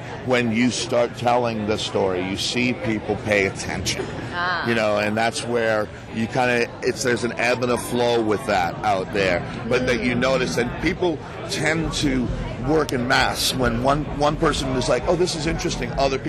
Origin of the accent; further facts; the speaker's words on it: Boulder, Colorado, United States; I grew up in Boulder, Colorado, and so my folks got divorced